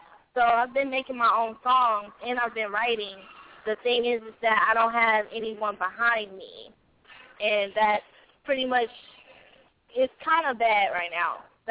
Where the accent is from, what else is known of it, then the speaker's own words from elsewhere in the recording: Indianapolis, Indiana, United States; I am an up and coming artist. I'm from Indianapolis, Indiana.